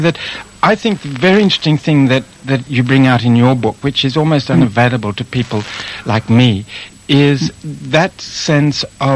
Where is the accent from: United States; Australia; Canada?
Australia; And of course, being an Australian, what I've got really is Christianity, and Catholicism as such isn't my bag at all.